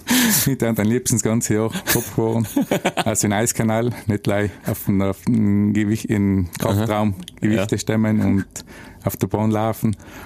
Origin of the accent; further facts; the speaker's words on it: Italy; sie zeigen, dass wir als Italiener eben bei den Besten von der Welt dazugehören.